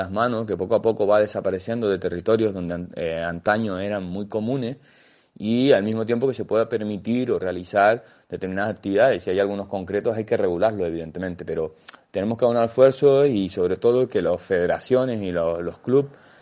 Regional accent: Canary Islands, Spain; del orgullo de que nos representa nuestros ecosistemas como canarios, de tener un patrimonio tan rico

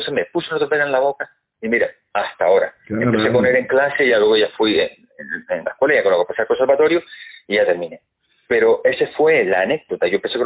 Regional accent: Arucas, Canary Islands, Spain; yo soy de Bañaderos, en Arucas

